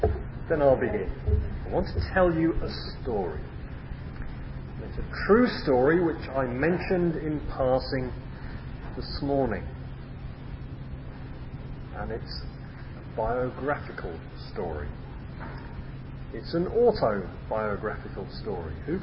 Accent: South East England, United Kingdom; born there; I was born in Sea of Green, which is a small village in Buckinghamshire, not that far from London. I was brought up to go to church.

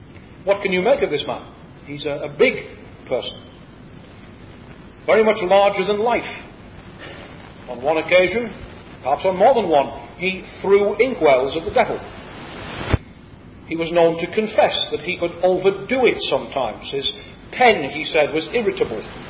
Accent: North East England, United Kingdom; accent: County Durham; And as you will have detected that my accent betrays me as a son of County Durham, I too am the son of a miner.

